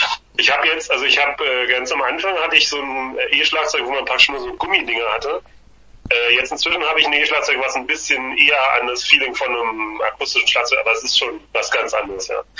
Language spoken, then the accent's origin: German; Saxony-Anhalt, Germany; ich komme aus Sachsen-Anhalt.